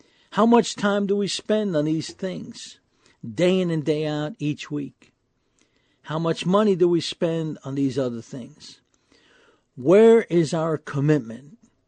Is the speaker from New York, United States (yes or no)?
yes; New York City, New York, United States; When I was young, growing up in New York City in the 1960s, back then, most everything was closed on Sundays.